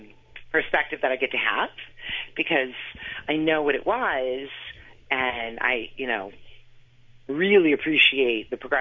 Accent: Newburyport, Massachusetts, United States; So I love my hometown. I love Newburyport in all of its quirks and history.

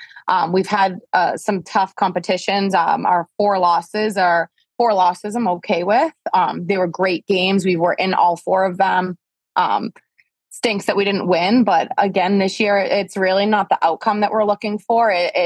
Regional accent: Methuen, Massachusetts, United States; And I'm from Methuen, so it's my local paper.

